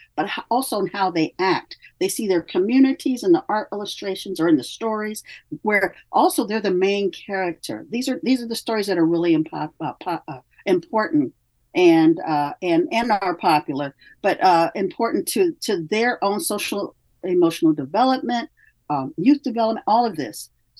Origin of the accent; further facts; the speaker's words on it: Midwest, United States; I come from the Midwest. We have a very strong work ethic there.